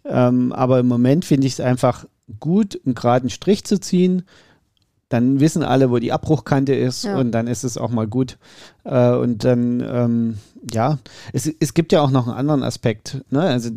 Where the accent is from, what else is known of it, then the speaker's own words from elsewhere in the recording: Saxony, Germany; Sachsen halt, was will ich da? Es ist mein Heimatbundesland